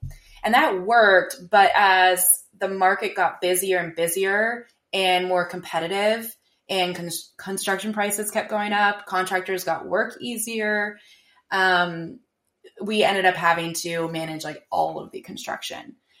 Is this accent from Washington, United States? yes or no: yes; Washington, United States; also born or lived in Los Angeles; I grew up here in Western Washington, outside Seattle, and then moved down to LA for college.